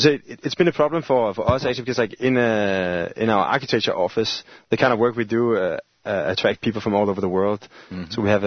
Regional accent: Denmark; we always have to be confronted with the fact that we come from Denmark

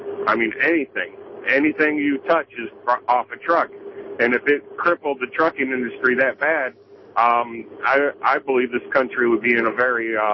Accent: Detroit, Michigan, United States; and I'm from the Detroit area there, so I've listened to Riff for years.

